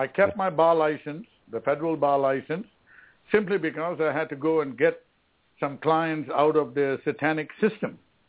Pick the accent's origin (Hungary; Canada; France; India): India; now in United States; I'm an Indian, full-blooded Indian, FBI. My father and mother are from India.